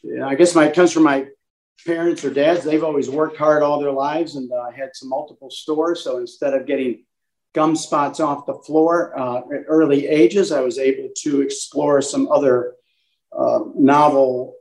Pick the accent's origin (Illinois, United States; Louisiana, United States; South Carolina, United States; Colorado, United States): Illinois, United States; Originally north of Chicago, we used to come down here and learn how to water ski on High Rock Lake.